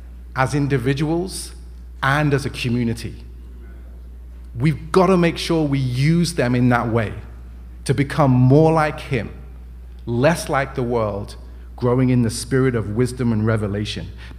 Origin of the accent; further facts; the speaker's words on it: England, United Kingdom; and I'm English, so I'll say it this way